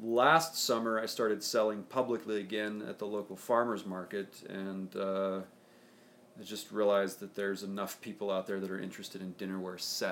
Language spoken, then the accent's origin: English; Utah, United States; And I grew up in Utah, and Utah is not known for its culinary culinary endeavors